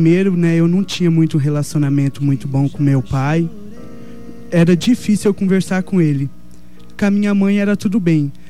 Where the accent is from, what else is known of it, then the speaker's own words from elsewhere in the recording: Douradina, Brazil; De Douradina.